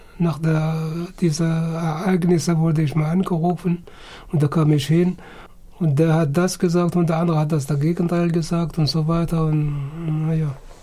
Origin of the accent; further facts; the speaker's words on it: Germany; ich komme aus der DDR und ich brauchen sie nicht zu bezahlen